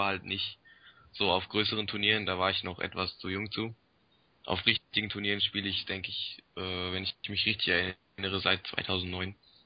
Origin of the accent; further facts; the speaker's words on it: Hesse, Germany; ich bin 16 Jahre alt, ich komme aus der Nähe von Gießen, spiele auch hauptsächlich im Raum Hessen